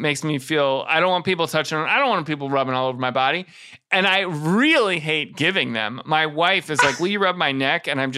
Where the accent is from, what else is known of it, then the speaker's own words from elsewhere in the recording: Minnesota, United States; I'm from Minnesota and I used to go to the Dells quite often.